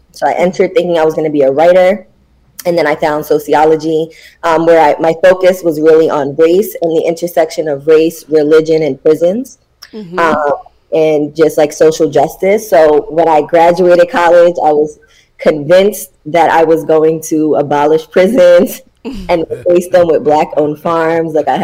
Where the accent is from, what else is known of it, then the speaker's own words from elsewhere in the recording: Brooklyn, New York, United States; I am from Brooklyn, born and raised. I grew up in Brooklyn